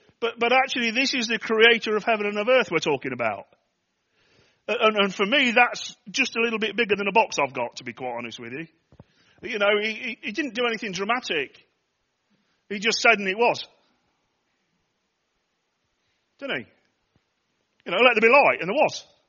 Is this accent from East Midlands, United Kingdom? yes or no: yes; Nottingham, East Midlands, United Kingdom; And that's why I talk proper, by the way, because I'm from Nottingham.